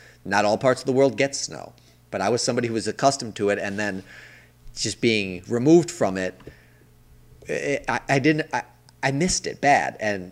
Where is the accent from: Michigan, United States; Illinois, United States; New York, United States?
Illinois, United States; I grew up in the Midwest where you expect snow every winter.